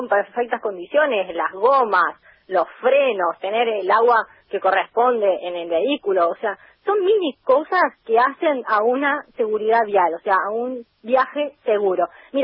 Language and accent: Spanish; Córdoba, Argentina; Yo también soy cordobesa, compañero.